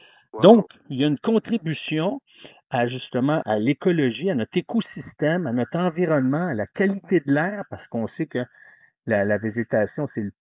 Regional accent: Montreal, Quebec, Canada; born there; je suis né à Montréal et j'ai vu l'évolution de la communauté juive orthodoxe.

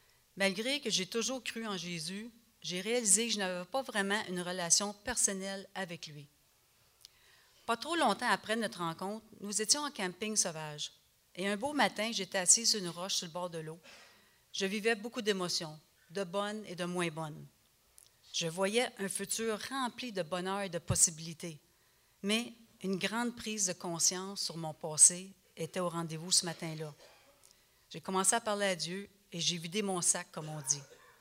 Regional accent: Montreal, Quebec, Canada; born there; Je suis née à Montréal à l'âge de 2 semaines seulement et j'ai été adoptée par un couple qui ne pouvait pas avoir d'enfants.

